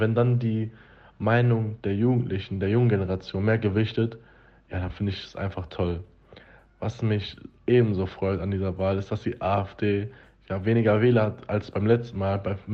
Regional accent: Bochum, North Rhine-Westphalia, Germany; hier in Bochum, wo ich herkomme, ich komme ja ursprünglich aus Bochum

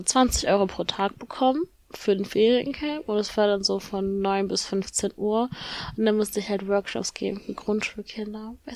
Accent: Germany; ich komme aus Deutschland

